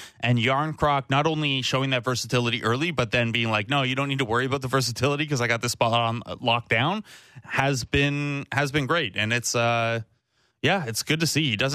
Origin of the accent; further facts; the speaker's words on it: Canada; I'm Canadian.